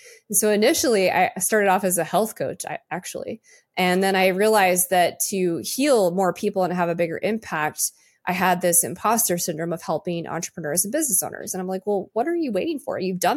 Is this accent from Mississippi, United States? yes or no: no; Chicago, Illinois, United States; now in Raleigh, United States; I'm actually from Chicago, but I call North Carolina home. I've been here for a long time. My nephews live here, and so I moved back here to be near them.